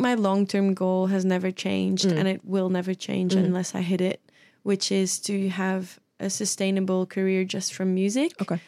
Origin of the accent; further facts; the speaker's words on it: Belgium; moved away as an adult; now in Australia; hey, I'm from Belgium, but I moved to Australia.